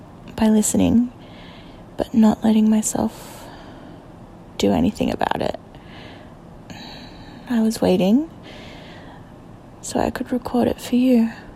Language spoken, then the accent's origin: English; Australia; Surprise, I'm Australian. And I apologize for any background noise, because seeing as I am Australian, it is hot here right now.